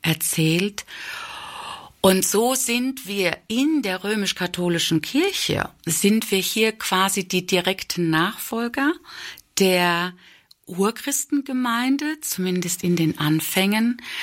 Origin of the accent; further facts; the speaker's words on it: Germany; ist mir sehr viel Ablehnung als Deutsche entgegengefallen